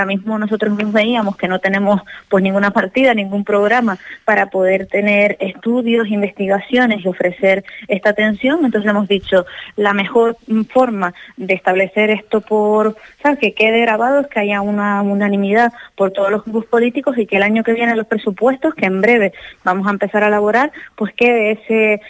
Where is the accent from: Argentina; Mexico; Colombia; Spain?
Spain; Los Realejos, Canary Islands; Yo soy del Realejo, del norte de Tenerife